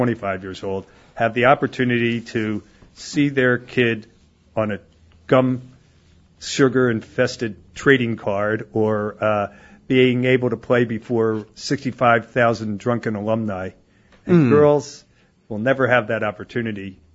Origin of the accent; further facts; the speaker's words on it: Philadelphia, Pennsylvania, United States; I'm from Philadelphia